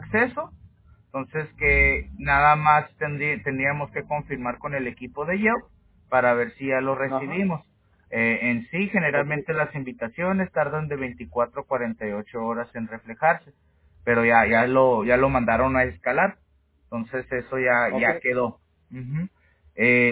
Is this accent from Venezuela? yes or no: no; Hermosillo, Sonora, Mexico; Yo soy de Sonora. Yo soy de Sonora.